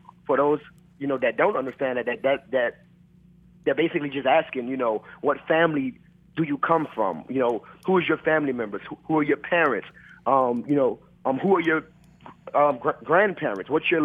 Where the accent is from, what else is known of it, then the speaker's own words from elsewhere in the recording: New Orleans, Louisiana, United States; something that really bothered me about growing up in New Orleans was that, you know, their children were getting into a lot of trouble